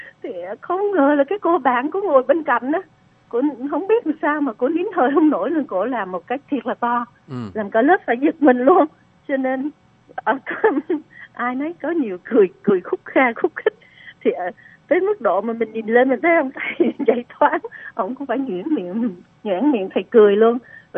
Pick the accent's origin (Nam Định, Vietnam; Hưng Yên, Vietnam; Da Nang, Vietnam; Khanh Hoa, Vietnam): Khanh Hoa, Vietnam; Nha Trang; Tại hồi xưa mình dân Nha Trang mà, thì cái lớp học nó nằm gần biển.